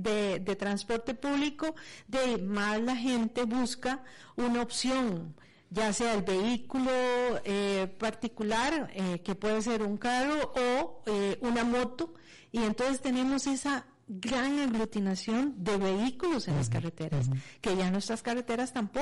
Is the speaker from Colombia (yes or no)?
no; Costa Rica; como costarricenses, y lo hemos visto en muchos de los estudios de opinión